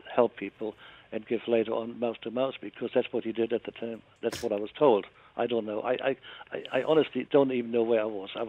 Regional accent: South Africa; we're from South Africa, but I'm German, but descent, my wife's Norwegian.

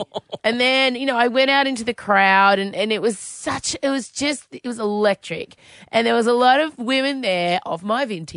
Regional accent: Australia; as an Australian

